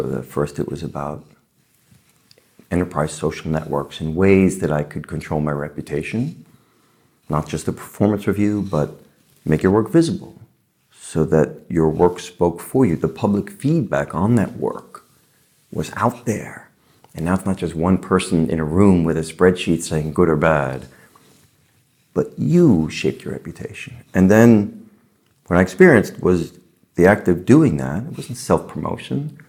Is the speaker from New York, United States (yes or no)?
yes; New York City, New York, United States; Well, I grew up in New York City